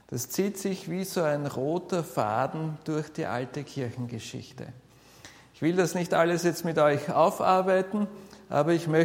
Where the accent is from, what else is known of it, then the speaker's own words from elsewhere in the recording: Vienna, Austria; Ja, ich bin in Wien groß geworden, habe dann Theologie studiert.